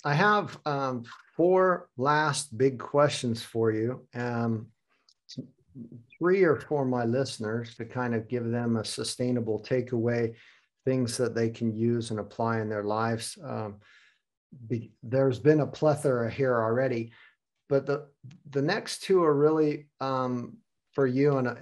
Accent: United States; now in Germany; I'm originally from America. I live in Germany. My mother's German. I have family all over the world. I kind of am this global citizen from birth on, and always have been.

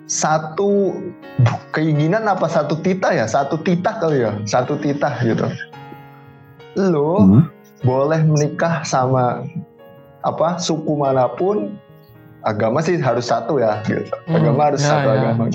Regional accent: Java, Indonesia; gue kan cuma itulah seperempat Jawa, bokap kan Palembang asli gitu. Terus tapi gue dibesarkan di Jawa.

